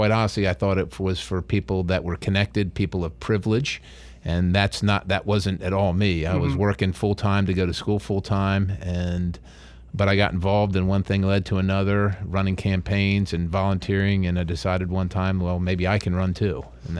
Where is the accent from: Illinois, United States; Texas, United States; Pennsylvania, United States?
Pennsylvania, United States; Dillsburg; We grew up pretty poor. The house that I grew up in Dillsburg didn't have any electricity or running water.